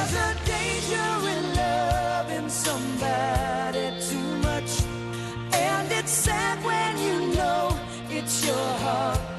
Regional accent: Cuba; para todos los que como yo, que soy una cubana, hashtag soy una cubana para el bien y no para el mal.

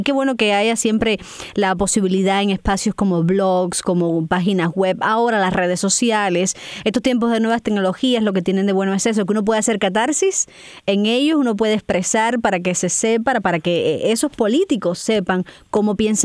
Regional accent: Cuba; como cubano, como persona que ha vivido en Cuba

